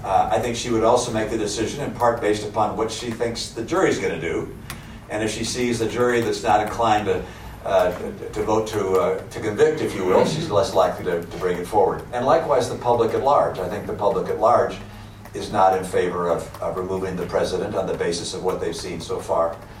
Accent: Michigan, United States; born there; I was born in Michigan, yes.

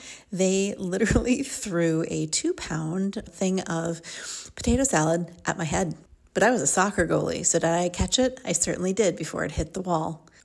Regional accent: Minnesota, United States; One of my first jobs was at a deli at a grocery store where I grew up in Minnesota, which was very German and Scandinavian.

